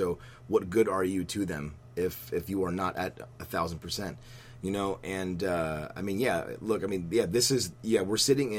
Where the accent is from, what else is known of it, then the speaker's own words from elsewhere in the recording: Houston, Texas, United States; You know, and it's funny because I'm from Houston, Texas, but these artists are not like from Houston